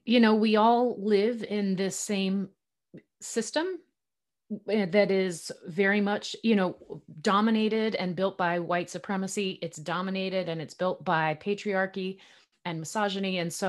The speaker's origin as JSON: {"language": "English", "country": "United States", "said": "I come from the United States."}